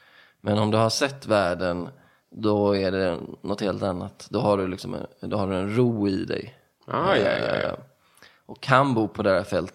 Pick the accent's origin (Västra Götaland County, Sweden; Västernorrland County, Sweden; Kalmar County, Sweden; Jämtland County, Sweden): Västra Götaland County, Sweden; Stenungsund; Jag brukar säga Stenungsund, som ligger norr om Göteborg, typ 5-6 mil. Men jag bodde lite utanför Stenungsund också, så jag vill se det som att det var landsbygd ovanpå småstad på något sätt. För jag bodde i Ödsmål. Som ligger en mil utanför Stensund